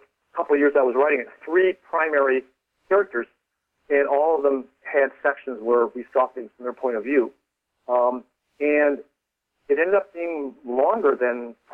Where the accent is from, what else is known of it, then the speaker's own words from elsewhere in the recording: Chicago, Illinois, United States; because I grew up in Chicago, Milwaukee didn't seem that exotic a place to set a book in. It was a lot like Chicago, a smaller version of Chicago.